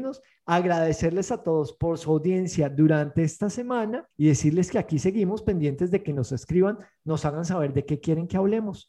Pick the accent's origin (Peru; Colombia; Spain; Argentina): Colombia; en mi país, en Colombia